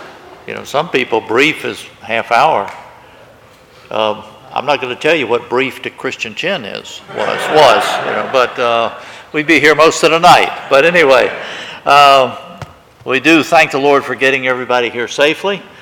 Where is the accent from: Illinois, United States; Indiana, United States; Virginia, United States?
Virginia, United States; Richmond; I'm from Richmond, Virginia. I'm one of the young people from there.